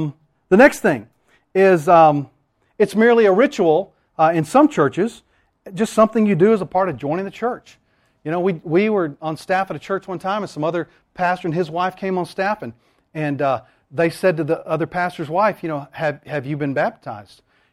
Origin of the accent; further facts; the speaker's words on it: the South, United States; I grew up in the South, right?